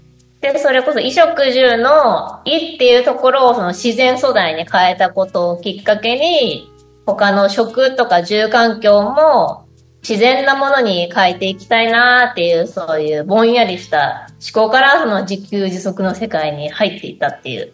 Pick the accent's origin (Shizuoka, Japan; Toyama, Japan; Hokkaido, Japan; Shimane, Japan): Hokkaido, Japan; Sapporo; moved away as an adult; also born or lived in Tokyo; あと北海道出身で、で札幌市の本当に中央区育ちだったので、でそこから高校卒業して、東京に10年ぐらい住んでいたので、全然まあ自然というものを感じずに、ほぼ30歳ぐらいまで生きてきた人間なんですよね。